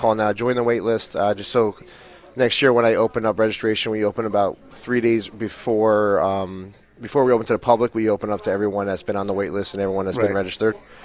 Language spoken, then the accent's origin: English; New York, United States; moved away as an adult; now in New Haven, United States; From New York originally.